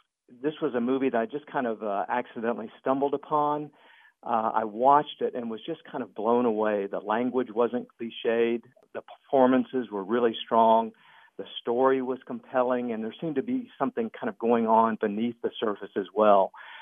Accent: Fairview, North Carolina, United States; I'm from Fairview, North Carolina.

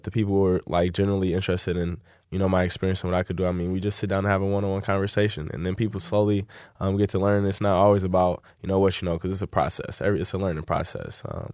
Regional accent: Inkster, Michigan, United States; Inkster City, that's just my hometown. You know, I'm a lifelong resident of the city. I grew up just knowing everyone

